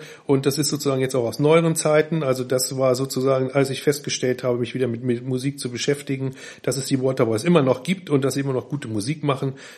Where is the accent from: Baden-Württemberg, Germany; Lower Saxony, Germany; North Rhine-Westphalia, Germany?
Lower Saxony, Germany; Braunschweig; also born or lived in Hannover; now in Bremen, Germany; Ich komme ursprünglich nicht aus Bremen, sondern aus Braunschweig. Da bin ich aufgewachsen, bis ich 20 war. Und als ich dann studieren wollte, bin ich nach Hannover gegangen.